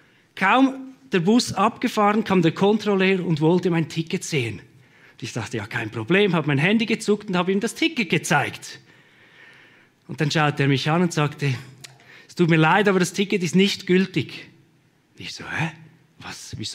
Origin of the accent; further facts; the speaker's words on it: Switzerland; Und gerade bei uns in der Schweiz ist das ja nicht so einfach, weil wir haben ja doch relativ viele Gesetze und Regeln